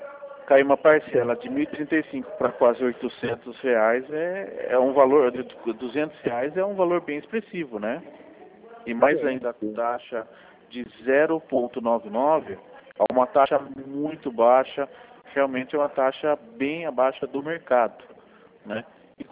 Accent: Sorocaba, São Paulo, Brazil; Não, não sou de Botucatu. Eu sou de Sorocaba, sou do interior também, mas não sou de Botucatu.

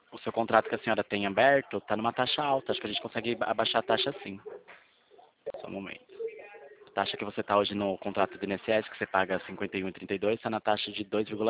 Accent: Atibaia, São Paulo, Brazil; Eu sou de Atibaia, interior de São Paulo.

